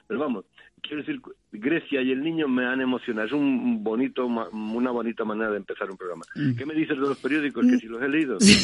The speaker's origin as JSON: {"language": "Spanish", "region": "Castilla-La Mancha", "country": "Spain", "said": "yo soy de la Sierra de Cuenca y ahí había una leyenda"}